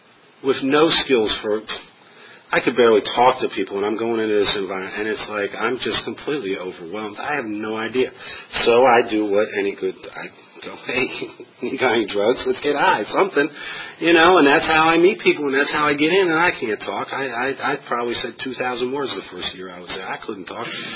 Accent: Bethesda, Maryland, United States; It was that different from what I'd grown up with. I grew up in Bethesda.

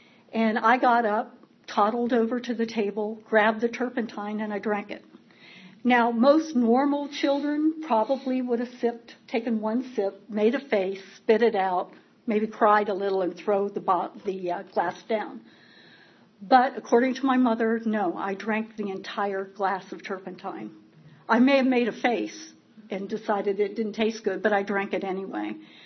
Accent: Lynn, Massachusetts, United States; born there; I was born in 1952 in Lynn, Massachusetts.

